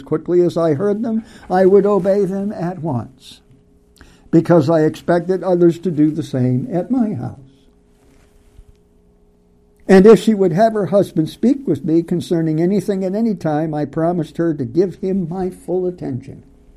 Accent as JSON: {"language": "English", "region": "Massachusetts", "country": "United States", "tie": "born or raised there", "said": "I grew up in the Congregational Church in Western Massachusetts believing there were three Latin crosses of wood on top of Calvary's Hill."}